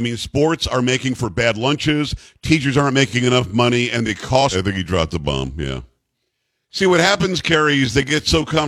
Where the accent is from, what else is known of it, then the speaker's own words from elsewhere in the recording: Florida, United States; Yeah, look, I grew up in South Florida, so I'm a Hurricanes fan